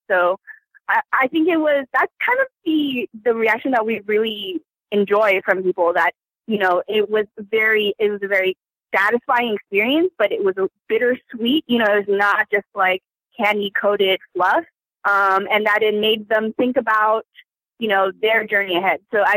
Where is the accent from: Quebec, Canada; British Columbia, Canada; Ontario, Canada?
British Columbia, Canada; Vancouver; also born or lived in China; and I'm from Vancouver. I was born in China. I've lived on the West Coast my whole life.